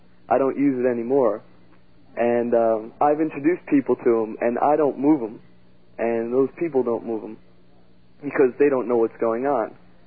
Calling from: Central Islip, New York, United States; Central Islip.

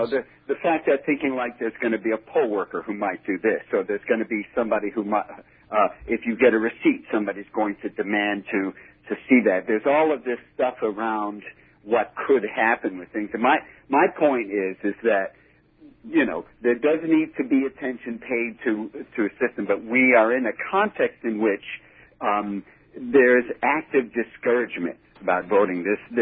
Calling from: Florida, United States; also born or lived in New York; Hi, I'm calling from Florida.

